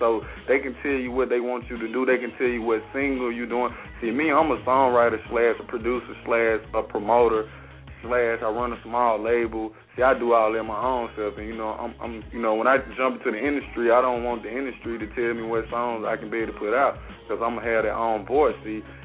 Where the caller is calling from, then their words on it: Columbus, Mississippi, United States; I'm calling from Columbus, Mississippi.